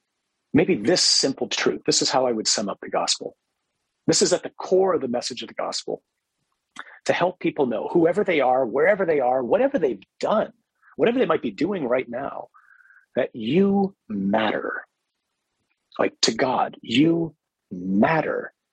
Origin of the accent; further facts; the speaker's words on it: Detroit, Michigan, United States; So, growing up in Detroit, so my dad was CEO of Chrysler before Lee Iacocca.